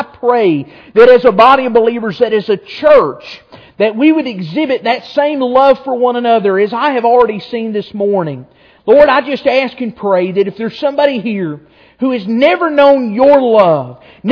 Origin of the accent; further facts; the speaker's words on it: Appalachia, United States; It's solely because I'm Appalachian, I promise, and because I had gravy.